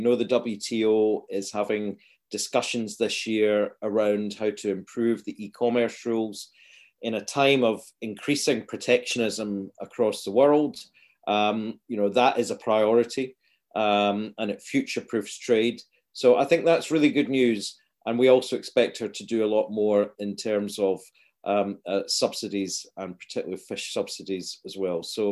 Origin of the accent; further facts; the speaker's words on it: Scotland, United Kingdom; Well, I'm a Scotsman